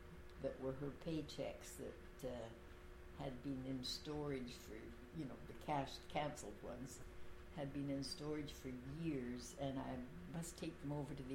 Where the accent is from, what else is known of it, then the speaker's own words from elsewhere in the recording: Athabasca, Alberta, Canada; Growing up in Athabasca was just so neat.